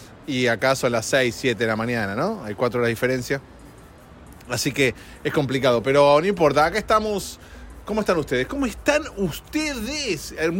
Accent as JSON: {"language": "Spanish", "country": "Argentina", "said": "Llego a mi país de origen, Argentina."}